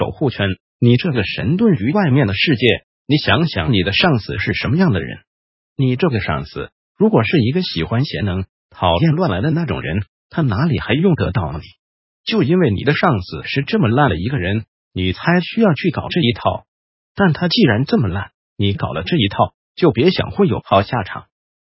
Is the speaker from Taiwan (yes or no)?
yes; Taiwan; 就是我们台湾人说的